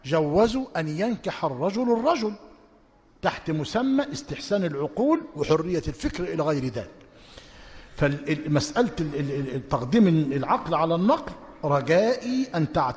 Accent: Egypt; بل يزداد خاصة في بلادنا مصر

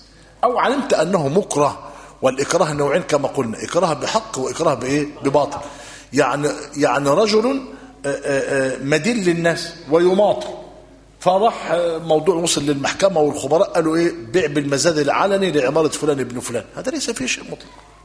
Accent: Egypt; طب عندنا في مصر الامر اختلف

